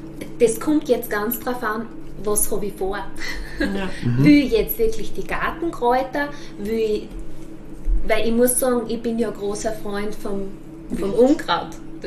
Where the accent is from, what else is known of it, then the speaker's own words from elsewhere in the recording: Styria, Austria; wie man bei uns in der Steiermark sagt